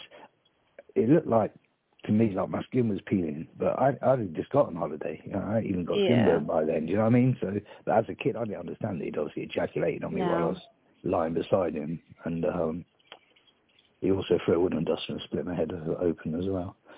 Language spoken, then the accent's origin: English; Germany; accent: English; I've got an English accent, because the first years of my life, we were growing up in Germany around English people